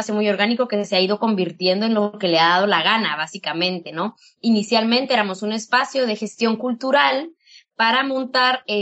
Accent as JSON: {"language": "Spanish", "country": "Guatemala", "said": "el gobierno de Guatemala, el ejército de Guatemala masacró a mi comunidad y a mi pueblo"}